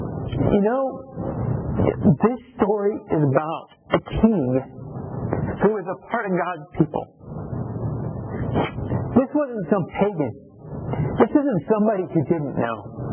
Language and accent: English; Rogers, Arkansas, United States; also born or lived in Bentonville; I grew up in Northwest Arkansas, Rogers, Bentonville, the home of Walmart.